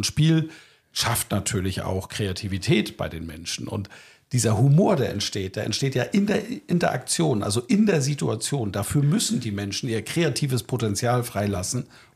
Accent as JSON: {"language": "German", "country": "Germany", "said": "Wir Deutschen"}